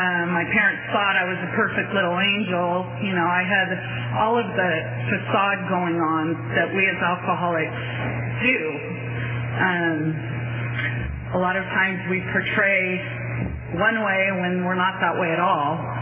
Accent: Seattle, Washington, United States; born there; I was born in Seattle, Washington

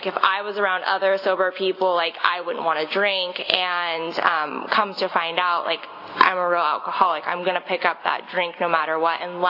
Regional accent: Huntington Beach, California, United States; I'm originally from Orange County, grew up in Huntington Beach mostly. I lived in other parts of California, but for the most part grew up in Orange County.

